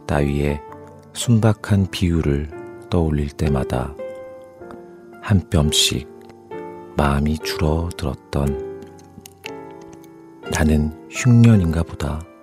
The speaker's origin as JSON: {"language": "Korean", "town": "Wonju", "region": "Gangwon", "country": "South Korea", "tie": "born or raised there", "said": "제가 어렸을 때 제 고향은 원주예요."}